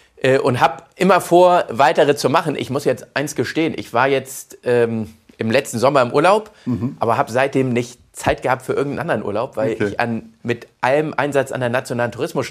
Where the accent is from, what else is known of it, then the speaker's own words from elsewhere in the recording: Hamburg, Germany; meine Heimatstadt Hamburg